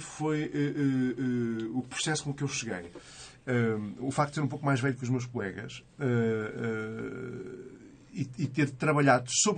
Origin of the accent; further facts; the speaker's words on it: Lisbon, Portugal; born there; Eu nasci em Lisboa e tanto a família do meu pai como da minha mãe já somos lisboetas há várias gerações.